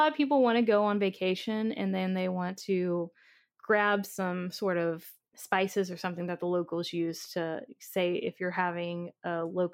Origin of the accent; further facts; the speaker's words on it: Texas, United States; I'm from Texas. And some of the things I've learned since being here about 2 years ago is that there are definitely some differences in cooking here versus Texas.